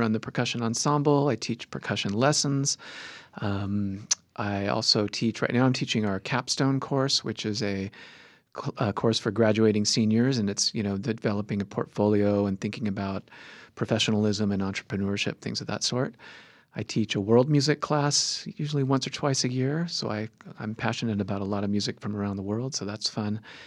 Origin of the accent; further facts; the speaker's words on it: California, United States; also born or lived in North Dakota; I come from California originally, and North Dakota was a big weather and culture shock.